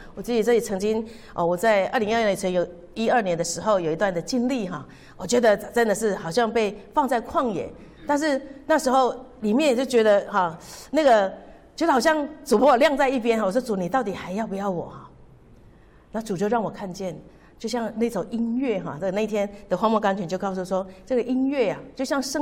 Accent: Taiwan; 我们说闽南语，我们在台湾常常就说这叫做澳 K 哈

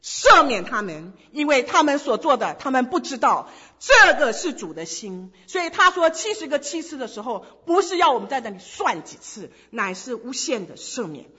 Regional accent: China; 你看我们中国人最喜欢小孩，不是医生就是律师，对不对？

